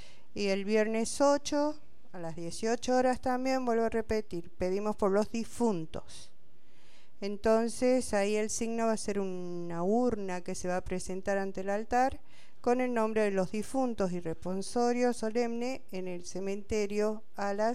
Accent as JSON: {"language": "Spanish", "town": "San Salvador de Jujuy", "region": "Jujuy", "country": "Argentina", "said": "Sí, yo soy de San Salvador de Jujuy."}